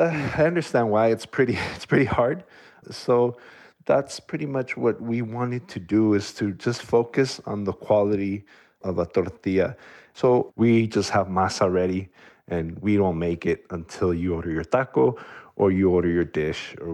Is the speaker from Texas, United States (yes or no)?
yes; El Paso, Texas, United States; born there; Even though I was born here in El Paso, my parents are from Mexico.